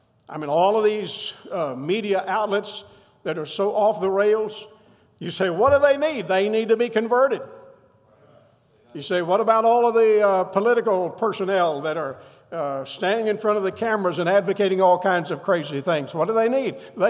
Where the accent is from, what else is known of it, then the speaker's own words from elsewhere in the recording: Kentucky, United States; I grew up in Kentucky, so I can talk about this.